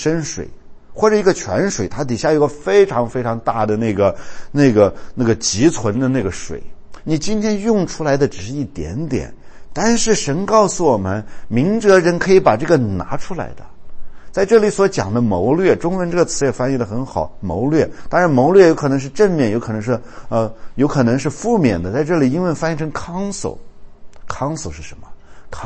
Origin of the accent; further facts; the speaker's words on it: China; 所以呢我们中国人好像基本上也能够相信这一点啊